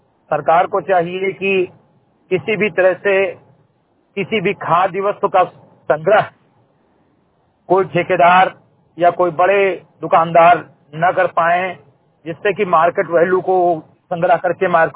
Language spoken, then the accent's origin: Hindi; Chamri Ghateri, Uttar Pradesh, India; ग्राम चमरी घटेरी विकासखंड मिंटुआ जनपद बहराइच का रहने वाला हूं